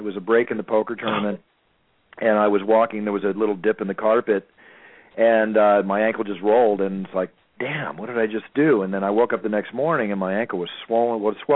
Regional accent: Philadelphia, Pennsylvania, United States; also born or lived in Texas; growing up in Philadelphia and Texas

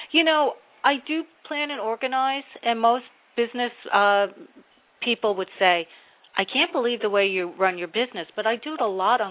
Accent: New Jersey, United States; and I grew up in New Jersey

